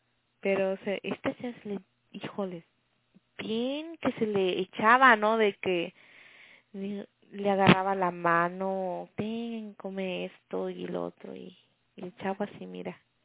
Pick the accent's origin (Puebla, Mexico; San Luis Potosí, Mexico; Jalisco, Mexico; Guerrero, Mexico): Guerrero, Mexico; Acapulco; Le digo, de Guerrero. Y me dice, ah, Acapulquito. Y le digo, ¿cómo sabes de que soy de Acapulco?